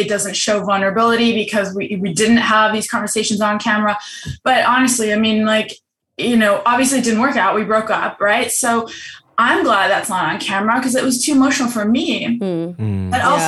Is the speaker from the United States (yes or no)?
no; Germany; I'm from Germany. My mom is part Native American.